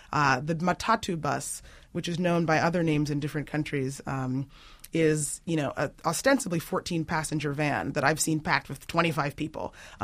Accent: Nigeria; as someone who has spent a lot of time in West Africa as a Nigerian

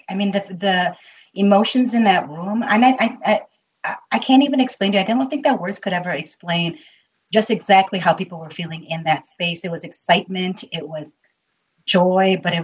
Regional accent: United States; I was a first generation immigrant here. And as a girl growing up in America, I had to lie to play sports.

